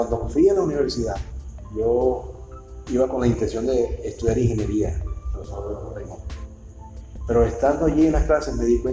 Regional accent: Venezuela; moved away as an adult; also born or lived in Bucaramanga, Colombia; now in Puerto Rico; Pero me formé y me desempeñé la mayor parte de mi vida en Venezuela. Hasta el año 1997, cuando me vine a Puerto Rico. O sea, hace ya 22 años de eso.

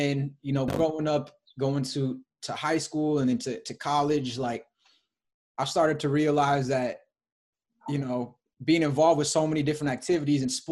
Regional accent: Michigan, United States; Like for me growing up in Michigan, I'd love to hear how it was for you growing up as well

